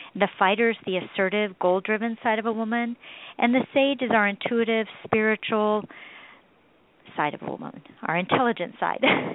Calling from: San Diego, California, United States; Well, I'm calling from San Diego

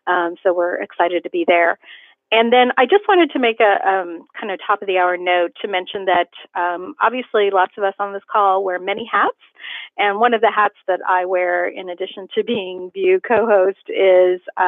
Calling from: Charlottesville, Virginia, United States; I am broadcasting from Charlottesville, Virginia

